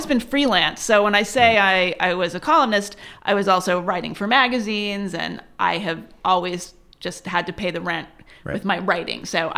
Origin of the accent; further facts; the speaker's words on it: New Jersey, United States; also born or lived in Palo Alto / Austin, Texas; And I grew up, my father, he was kind of in academia for a while. So we lived in Austin, Texas, till I was about 9. And then we moved to suburban New Jersey.